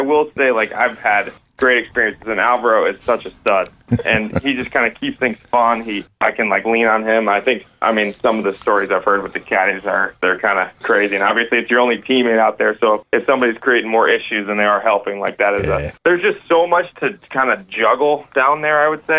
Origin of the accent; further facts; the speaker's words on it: Chicago, Illinois, United States; I grew up in Chicago, and I went to this dual language program from kindergarten through high school